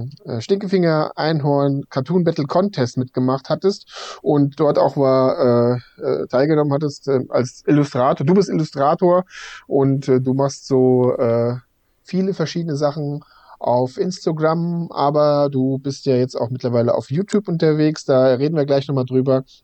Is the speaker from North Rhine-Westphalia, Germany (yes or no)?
yes; Bad Oeynhausen, North Rhine-Westphalia, Germany; ja, wo kommst du her? Ja, aus Bad Oeynhausen.